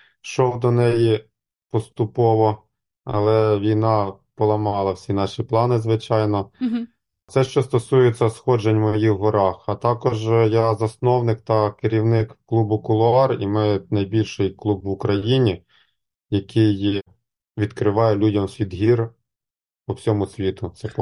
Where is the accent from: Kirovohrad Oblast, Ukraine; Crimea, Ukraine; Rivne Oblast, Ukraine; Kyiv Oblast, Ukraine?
Kyiv Oblast, Ukraine; Bila Tserkva; Я сам з Білої Церкви родом, це невеличке містечко біля Києва.